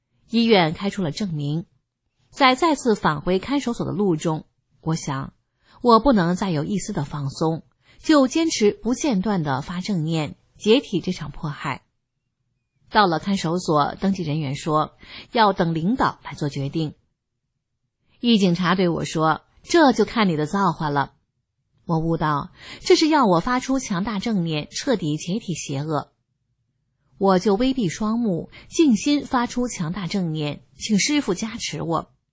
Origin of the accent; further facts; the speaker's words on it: China; 我们中国人很善良